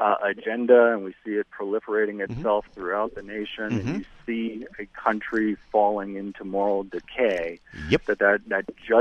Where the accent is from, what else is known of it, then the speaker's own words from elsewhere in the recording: Sacramento, California, United States; Yeah, Sacramento.